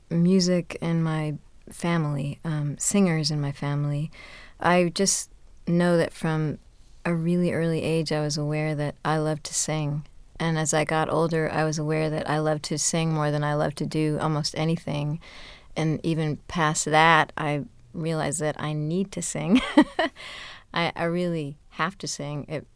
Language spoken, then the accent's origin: English; Northeast, United States; now in Texas, United States; I'm from the Northeast, and I thought I'd seen weather.